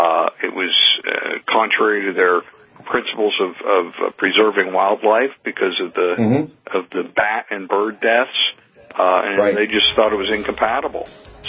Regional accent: Pennsylvania, United States; And in my home state of Pennsylvania, approximately 35% of the industrial wind projects

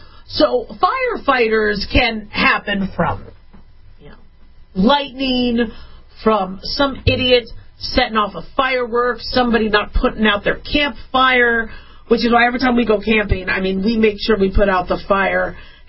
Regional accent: Phoenix, Arizona, United States; also born or lived in California; I was born. And then we couldn't afford to live in California, so we grew up in Phoenix, Arizona.

